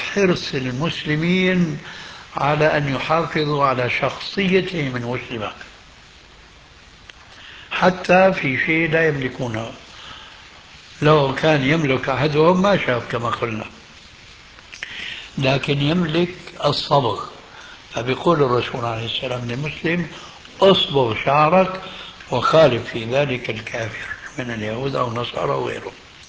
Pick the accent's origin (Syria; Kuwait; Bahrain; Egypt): Syria; كانوا عندنا في الشام يسمونها بالبنطلون الإفرنجي